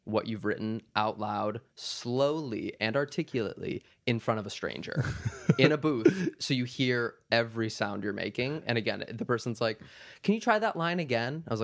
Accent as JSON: {"language": "English", "region": "Minnesota", "country": "United States", "tie": "born or raised there", "also_born_or_lived": "Wisconsin", "said": "I was born in Wisconsin, but I grew up like 2 hours south of the St. Paul area, right on kind of like the corner of Wisconsin, Minnesota, and Iowa."}